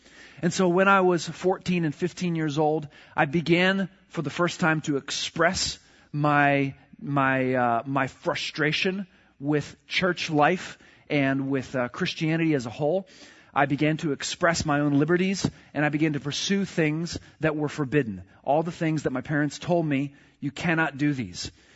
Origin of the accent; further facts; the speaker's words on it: Jacksonville, Florida, United States; So I grew up in Jacksonville, Florida, not too far from here.